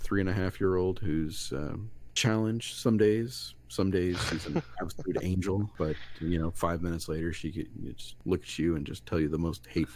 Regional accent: Wright-Patterson Air Force Base, Ohio, United States; now in Cincinnati, United States; I was born and raised in Wright-Patterson Air Force Base, basically, Ohio. And now I live near Cincinnati.

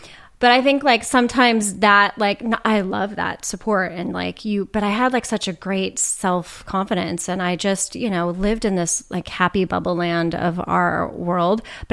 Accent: California, United States; I grew up in Orange County, so there's like a whole culture there, like identical homes, ding ding ding.

